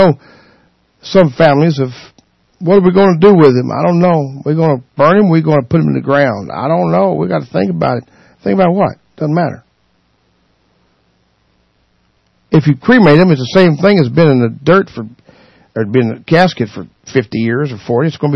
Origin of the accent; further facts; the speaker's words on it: the South, United States; which I'm not an English teacher by no stretch because I'm from the South.